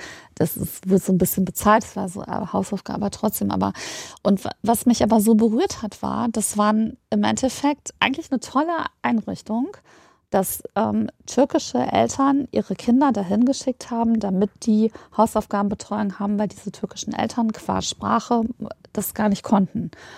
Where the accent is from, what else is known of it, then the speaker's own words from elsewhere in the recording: North Rhine-Westphalia, Germany; Also so Ruhrpott-Slang. Ich komme aus der Nähe des Ruhrgebiets.